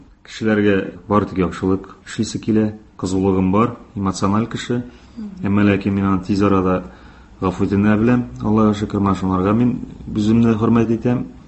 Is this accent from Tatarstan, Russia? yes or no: no; Bashkortostan, Russia; Башкортстаныма да рәхмәтлемен. Ул туган ягым